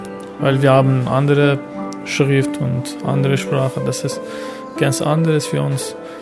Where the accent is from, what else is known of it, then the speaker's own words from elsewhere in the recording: Iran; German is a second language; now in Tübingen, Germany; ich komme aus dem Iran. Ich bin seit 2 Jahren in Deutschland und ich wohne in Tübingen.